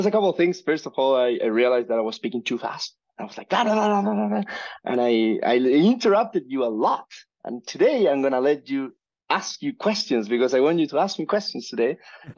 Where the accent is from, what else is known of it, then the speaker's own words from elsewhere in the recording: Chile; now in Norway; And I'm from Chile, by the way.